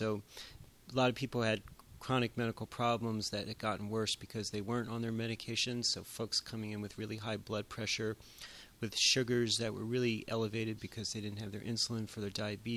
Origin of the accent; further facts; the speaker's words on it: San Francisco, California, United States; now in New Orleans, United States; I'm from San Francisco, and I'm a physician.